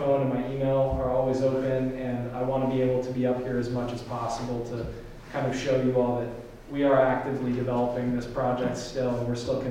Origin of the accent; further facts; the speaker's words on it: New York, United States; born there; I was born in New York and really hold everywhere in the state here in my heart.